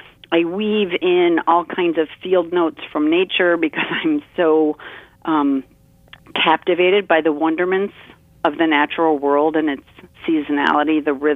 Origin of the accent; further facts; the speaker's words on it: Cincinnati, Ohio, United States; also born or lived in Kentucky; now in Chicago, United States; I've lived in the northern United States my entire life. I was born in Kentucky, but we lived in Cincinnati, and I've lived in Chicago for a very long time.